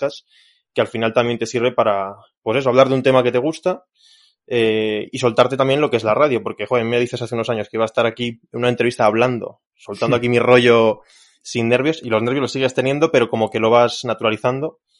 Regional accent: Burgos, Castile and León, Spain; es un periódico de Burgos, que yo soy de Burgos

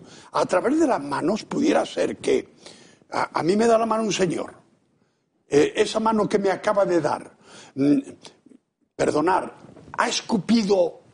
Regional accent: Castilla-La Mancha, Spain; Yo que soy de La Mancha, no sabía lo que eran las olas, más que por un juego que llegaba en la feria a mi pueblo

